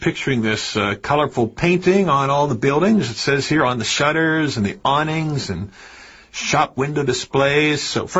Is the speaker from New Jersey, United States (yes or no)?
no; Pittsburgh, Pennsylvania, United States; My hometown, Pittsburgh, is like that, too.